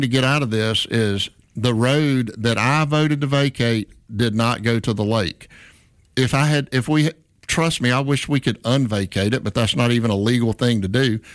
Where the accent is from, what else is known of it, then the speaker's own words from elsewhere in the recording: Theodore, Alabama, United States; I grew up in Theodore. I'm from Wheelerville